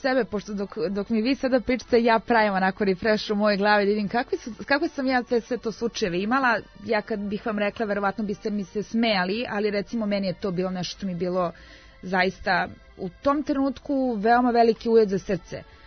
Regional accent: Pčinja District, Serbia; moj zavičaj je sa Vlasinskog jezera, ja sam poreklom sa Vlasinskog jezera

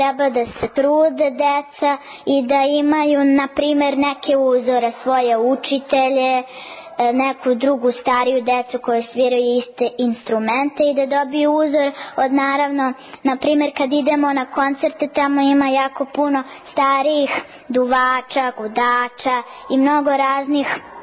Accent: Belgrade, Serbia; sviram violinu, imam 10 godina, dolazim iz Beograda. Ovo mi je 2. godina da sam ovde.

